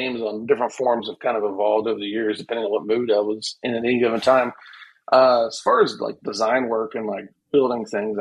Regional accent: West Virginia, United States; Whereas where I grew up in West Virginia, literally you have visibility a couple hundred feet in each direction behind you, in front of you

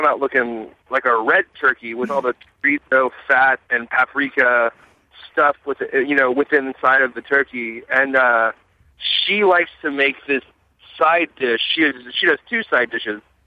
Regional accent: Texas, United States; This year we're going to try out chorizo for the first time, since I'm from Texas.

